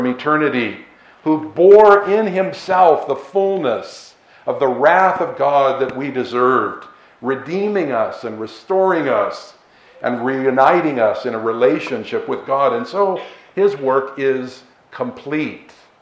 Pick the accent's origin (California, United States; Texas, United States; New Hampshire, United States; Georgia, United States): California, United States; San Francisco; I passed through my hometown of San Francisco a couple weeks ago